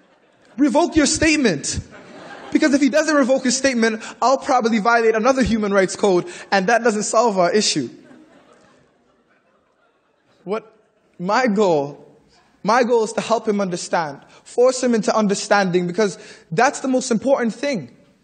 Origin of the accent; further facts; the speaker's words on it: Ontario, Canada; I'm a 17-year-old poet. … I'm from the Regent Park community.